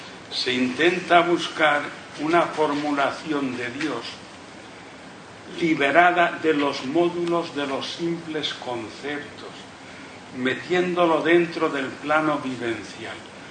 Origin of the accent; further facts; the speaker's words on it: Balearic Islands, Spain; Yo nací en la isla de Mallorca, por tanto, soy mallorquín.